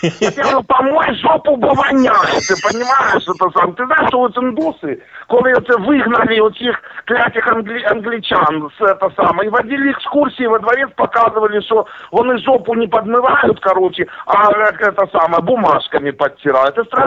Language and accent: Russian; Uzbekistan; Потому что я сам в Узбекистане родился, я знаю. В моем родном городе нема газа